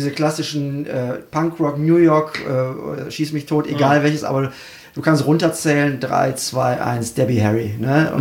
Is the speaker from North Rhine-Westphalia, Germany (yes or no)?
yes; Mülheim an der Ruhr, North Rhine-Westphalia, Germany; ich komme aus Mühlheim an der Ruhr. Ich bin 31 Jahre alt.